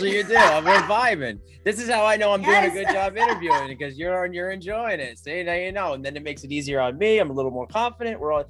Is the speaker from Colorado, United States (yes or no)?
no; New Jersey, United States; I'm from New Jersey. I'm an Italian boy from New Jersey. I've got the gift of gab.